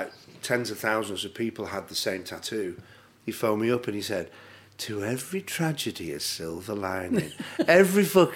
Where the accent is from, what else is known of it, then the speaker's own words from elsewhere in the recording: Bury, North West England, United Kingdom; So I'm from Bury.